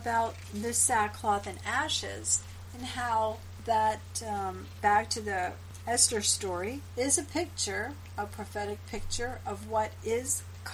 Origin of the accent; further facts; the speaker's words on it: Pacific Northwest, United States; And here we are in Southern California. We're from the Northwest.